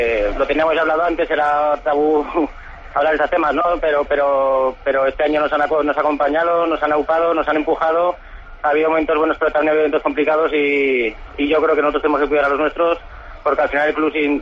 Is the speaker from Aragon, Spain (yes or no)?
yes; Huesca, Aragon, Spain; somos de Huesca prácticamente todos y hemos ido al campo de muy pequeñitos